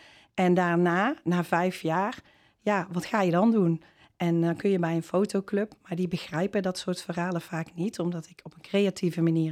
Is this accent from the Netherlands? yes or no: yes; Netherlands; now in Hoogstraten, Belgium; Nee, ik ben niet van Baarle. Ik ben een Nederlandse.